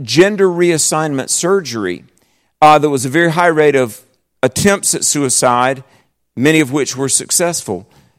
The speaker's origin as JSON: {"language": "English", "region": "the South", "country": "United States", "said": "and I'm a Christian, and I'm from the South."}